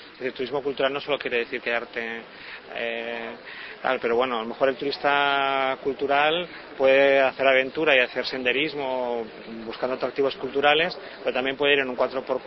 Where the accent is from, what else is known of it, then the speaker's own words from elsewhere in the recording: Barcelona, Catalonia, Spain; now in Uruguay; por ejemplo yo que soy de Barcelona, ¿no?